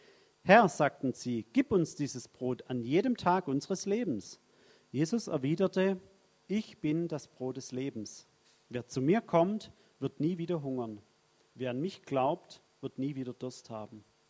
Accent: Baden-Württemberg, Germany; ich weiß hier in Süddeutschland, die Schwaben, die lieben einfach ihr Brot, oder? Also mir geht es auch so, ich bin ja auch Schwabe

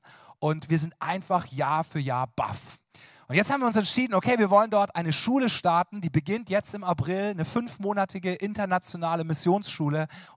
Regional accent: Karlsruhe, Baden-Württemberg, Germany; ich komme aus Karlsruhe

